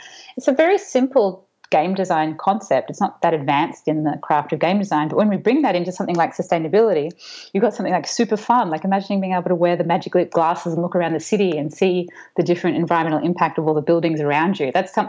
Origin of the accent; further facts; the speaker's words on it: Australia; I grew up in Australia